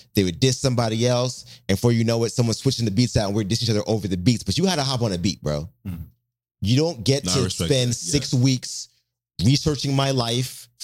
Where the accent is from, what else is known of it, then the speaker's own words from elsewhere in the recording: Portland, United States; And I grew up in Portland where there's plenty of battle rappers that have gone international.